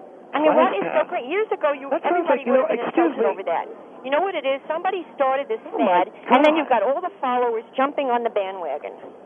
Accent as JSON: {"language": "English", "town": "Brooklyn", "region": "New York", "country": "United States", "tie": "born or raised there", "said": "I was born and raised in Brooklyn. I'm very street smart."}